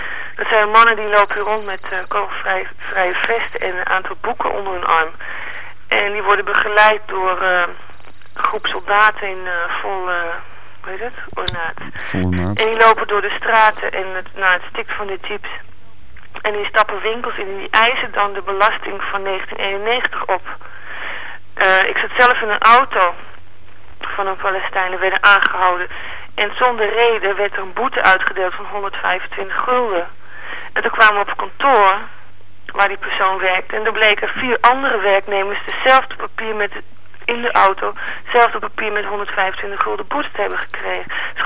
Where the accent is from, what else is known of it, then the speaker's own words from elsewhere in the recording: Netherlands; now in Israel; En mensen weten dus dat ik uit Nederland kom.